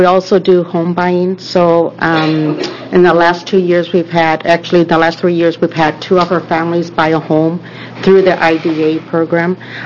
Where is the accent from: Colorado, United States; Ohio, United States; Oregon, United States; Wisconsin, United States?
Oregon, United States; Cornelius; also born or lived in Texas; from Cornelius, Oregon.